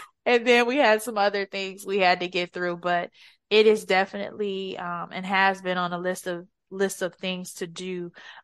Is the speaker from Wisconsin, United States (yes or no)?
no; Detroit, Michigan, United States; No, I'm from Detroit. I'm from the city, born and raised in the city.